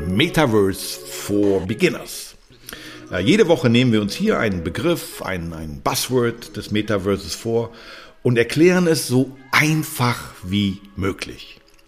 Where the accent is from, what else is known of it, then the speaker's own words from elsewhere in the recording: Berlin, Germany; Das als Berliner ist das für mich natürlich ein tolles Beispiel